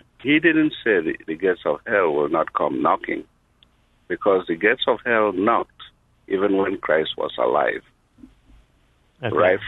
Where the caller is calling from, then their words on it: Portland, Oregon, United States; And I'm calling from Portland, Oregon.